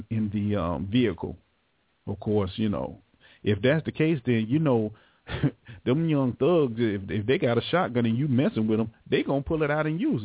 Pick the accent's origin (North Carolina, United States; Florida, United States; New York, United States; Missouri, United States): Florida, United States; Jacksonville; You know, I'm from Jacksonville